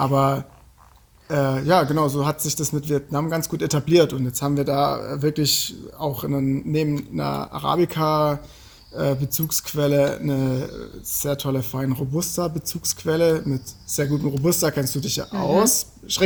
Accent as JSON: {"language": "German", "country": "Germany", "said": "weil ich dort als Deutscher in den Kaffeebergen natürlich aufgefallen bin"}